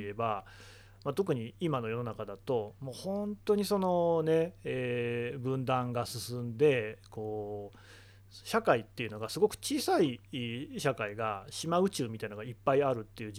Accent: Aichi, Japan; 高校はその僕は愛知県ですけど、愛知県内ではまあそれなりのトップクラスの学校に行くと

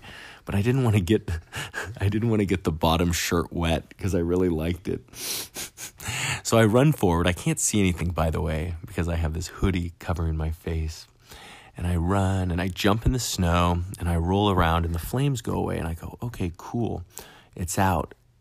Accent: Alaska, United States; I'm from Alaska originally. That's where I moved from originally.

